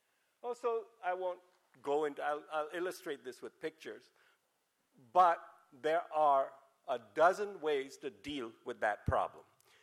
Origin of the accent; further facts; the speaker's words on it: India; English is a second language; I'm Indian, so you have to settle for some nonlinear.